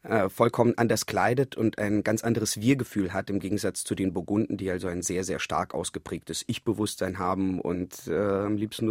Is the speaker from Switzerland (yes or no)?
no; Kazakhstan; now in Germany; ich bin in Kasachstan aufgewachsen und das war ja so ein großer Melting Pot, wo ja nicht nur Russen und Russendeutsche gelebt haben, sondern auch Kasachen, Koreaner, Chinesen, alles Mögliche.